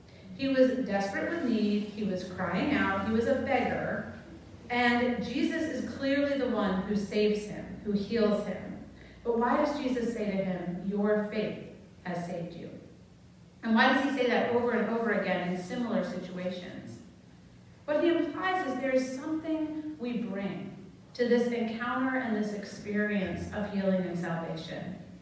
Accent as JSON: {"language": "English", "region": "New England", "country": "United States", "tie": "born or raised there", "said": "I was raised in New England."}